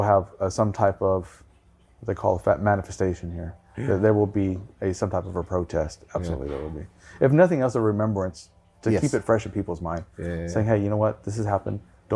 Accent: Texas, United States; because, you know, as a Texan, it's really easy for me to say, that shit would never happen there, right?

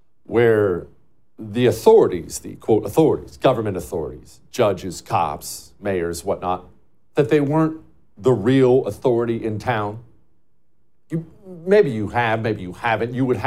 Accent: United States; And as an American, as Americans, we are so spoiled to just look at that stuff on television, right?

